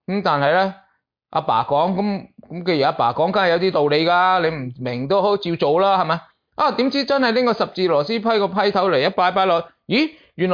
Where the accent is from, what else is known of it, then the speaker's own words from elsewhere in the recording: Guangdong, China; 我哋廣東人成日都講